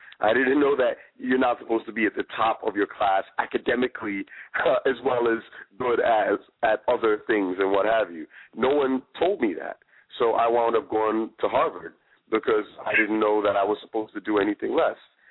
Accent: Ghana; I was born in Africa. I had no idea. I never thought about it. Everybody was black. And even the idea of what that means, I think, as a Ghanaian

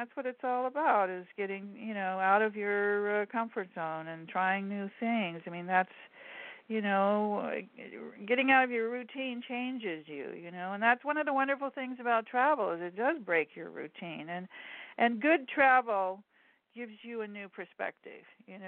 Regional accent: Los Angeles, California, United States; And I got... because I was from L.A., they were watching me.

